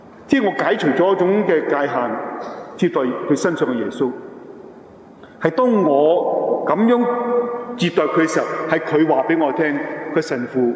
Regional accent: China; 我经常想我是中国人，他是阿根廷人，我是这样比较

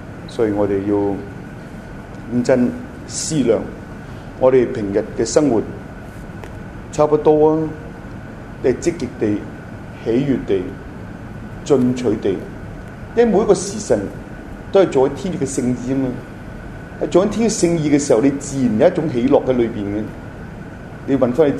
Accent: China; 我從中國嚟嘅。

